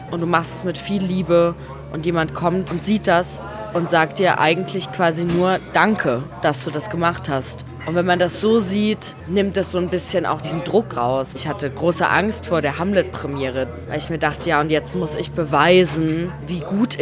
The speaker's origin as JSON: {"language": "German", "town": "Leipzig", "region": "Saxony", "country": "Germany", "also_born_or_lived": "Munich", "lives_now": "Stuttgart, Germany", "said": "Ich komme ja aus Leipzig und ich bin ein Ossi durch und durch. Immer ein bisschen frech, immer ein bisschen rotzig irgendwie auch. Und habe ja in München studiert"}